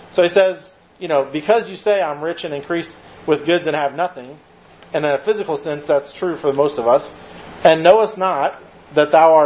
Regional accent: United States; I also like the rights that I have as an American and the freedoms that we enjoy.

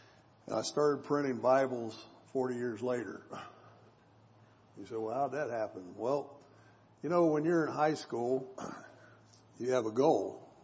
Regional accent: Ohio, United States; I just said that word, and I'm from Ohio. You don't say that word in Ohio.

